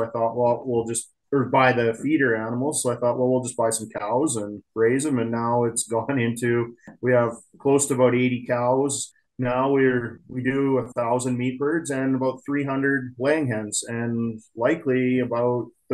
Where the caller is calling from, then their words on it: Boissevain, Manitoba, Canada; I'm calling in from Boisvain, Manitoba, just 45 minutes south of Brandon.